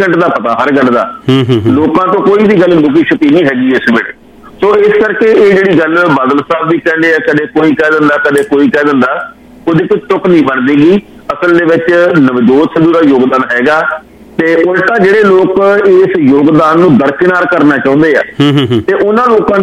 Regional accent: Punjab, India; ਤੇ ਅਸੀਂ ਪੰਜਾਬੀ ਹਾਂ

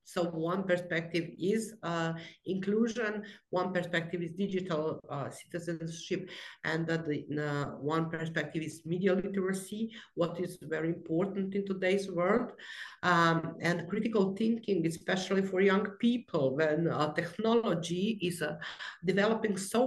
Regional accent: Banja Luka, Republika Srpska, Bosnia & Herzegovina; English is a second language; now in Ljubljana, Slovenia; I'm based in Ljubljana, but I'm originally from Banja Luka

